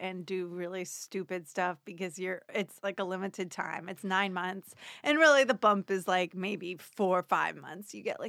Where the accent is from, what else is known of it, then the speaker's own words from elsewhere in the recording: Tampa, Florida, United States; I'm from Tampa, Florida.